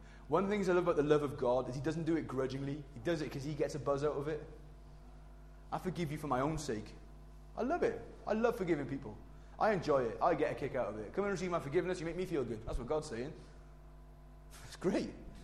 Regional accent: Wales, United Kingdom; I like getting poetic sometimes. I'm Welsh.

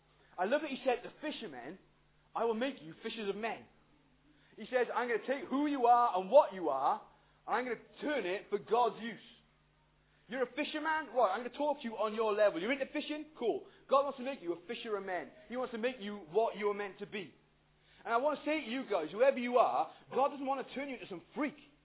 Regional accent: Pontypool, Wales, United Kingdom; When I grew up in Pontypool, right

